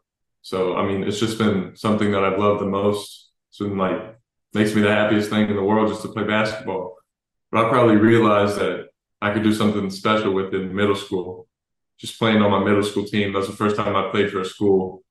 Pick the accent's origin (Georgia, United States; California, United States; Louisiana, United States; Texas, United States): Texas, United States; Dallas; I'm from Dallas. I grew up watching the Mavs, so it was crazy.